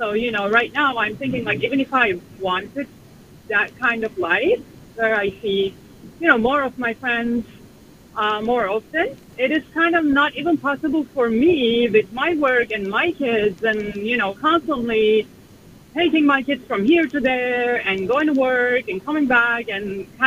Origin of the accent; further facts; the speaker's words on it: Turkey; moved away as an adult; now in United States; And I am originally from Turkey, and I still, like, remember as a child, you know, growing up.